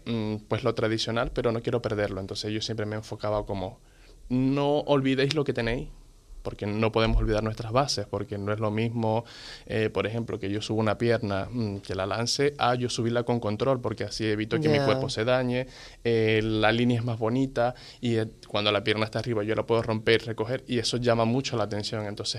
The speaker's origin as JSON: {"language": "Spanish", "town": "Maracaibo", "region": "Zulia", "country": "Venezuela", "said": "De donde yo vengo, que es de Maracaibo, pues hace como 1 o 2 años he descubierto de que venimos de los gitanos. ¿Vale? Entonces, tenemos una forma muy característica de hablar, muy parecida a los gitanos."}